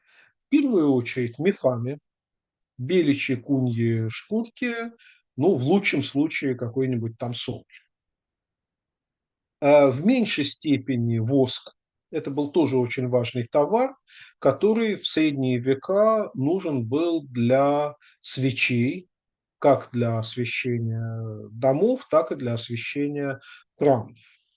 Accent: Russia; как человек из России

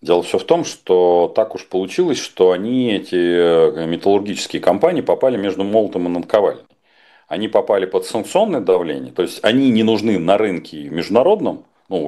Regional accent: Moscow, Russia; как москвич в четвертом поколении, езжу по регионам

